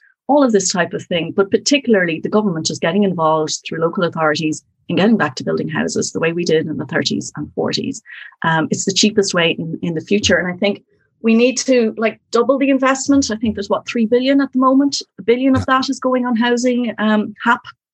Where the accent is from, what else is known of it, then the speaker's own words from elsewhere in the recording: County Mayo, Ireland; I'm from Mayo, but it's been a very long time. I was a kid the last time I was involved in any kind of Mayo politics.